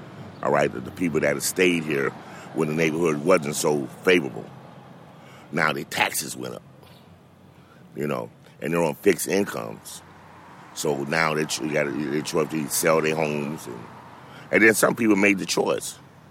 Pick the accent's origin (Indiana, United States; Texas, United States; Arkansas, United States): Arkansas, United States; Little Rock; born there; I was born in Little Rock, Arkansas. Okay, I saw the KKK march, all right?